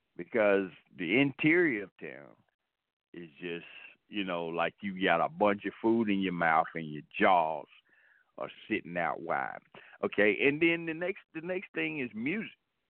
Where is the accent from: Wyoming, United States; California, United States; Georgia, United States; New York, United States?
Georgia, United States; Atlanta; I grew up here from the northwest side of town. I grew up in Atlanta. Again, born and raised, I've always been here, and I've seen the city grow from when I was a kid till now.